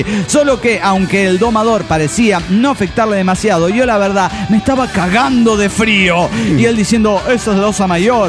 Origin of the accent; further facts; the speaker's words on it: Mexico; mi tierra querida